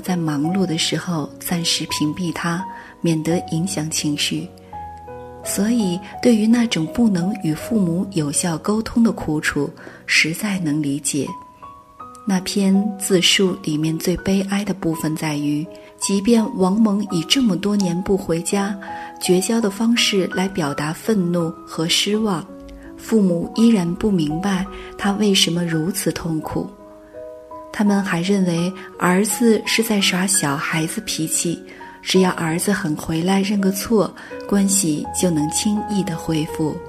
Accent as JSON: {"language": "Chinese", "region": "Hunan", "country": "China", "tie": "born or raised there", "moved": "as an adult", "lives_now": "Japan", "said": "我家乡在湖南，父母都是中学老师，我大学读日语，曾来日本做了1年交换生，所以毕业后来这儿继续读研。"}